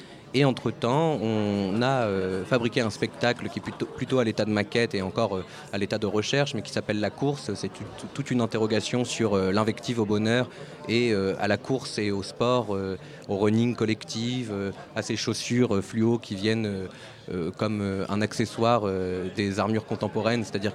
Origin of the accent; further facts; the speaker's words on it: Brittany, France; now in Paris, France; je suis originaire de Bretagne, là où j'ai passé mon bac en candidat libre